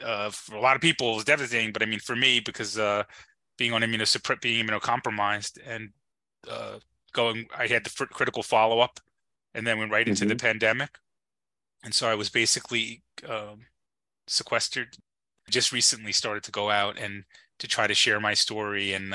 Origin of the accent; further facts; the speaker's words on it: New Orleans, Louisiana, United States; because growing up in New Orleans or living in New Orleans.